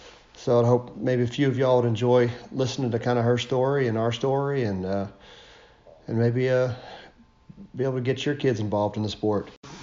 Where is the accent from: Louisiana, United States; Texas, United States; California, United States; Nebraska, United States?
Texas, United States; Forney; co-host of Archery Maniacs, and I'm also from Forney, Texas